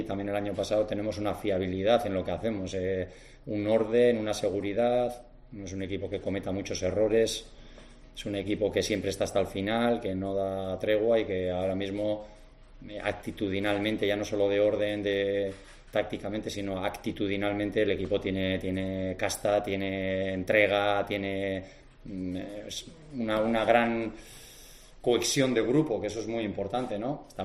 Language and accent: Spanish; Basque Country, Spain; yo os quiero mucho a todos los andaluces, pero yo soy vasco